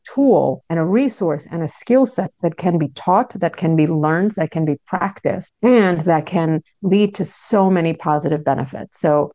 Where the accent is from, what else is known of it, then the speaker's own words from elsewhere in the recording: New York, United States; Like, I grew up in New York and our living room was always filled with people who were asking my parents for help